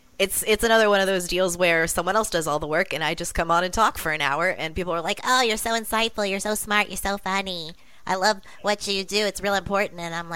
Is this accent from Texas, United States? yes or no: yes; The Woodlands, Texas, United States; born there; Well, it all started when I was born on January 30th, 1992, in the Woodlands, Texas.